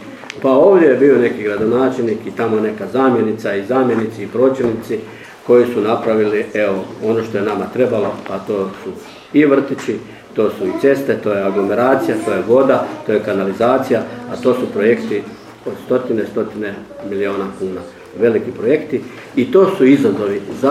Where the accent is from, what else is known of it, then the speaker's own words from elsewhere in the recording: Croatia; gdje se mi moramo kao Hrvati i kao država Hrvatska boriti u EU da imamo svoj vlastiti identitet